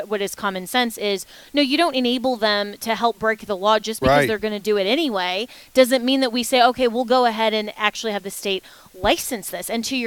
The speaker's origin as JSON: {"language": "English", "region": "Florida", "country": "United States", "said": "Yeah, this is an utter tragedy coming out of my home state"}